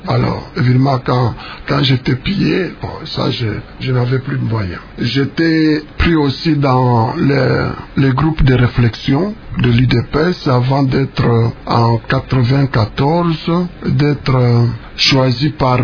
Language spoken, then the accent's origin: French; Kongo Central, DR Congo; Je suis né en 1952. Je suis originaire du Congo central, de la province du Congo central, district du Bas-Fleuve, territoire du Tchiela, secteur de Nzobelouzi